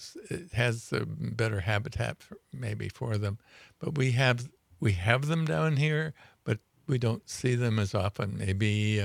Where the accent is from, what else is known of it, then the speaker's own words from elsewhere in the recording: Minnesota, United States; And I grew up around Lake Minnetonka in Minnesota.